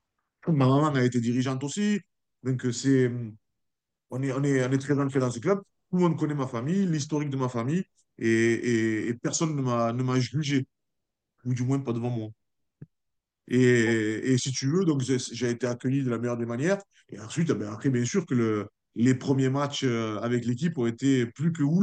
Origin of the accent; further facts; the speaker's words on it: Avignon, Provence-Alpes-Côte d'Azur, France; moi, je viens d'un petit quartier d'Avignon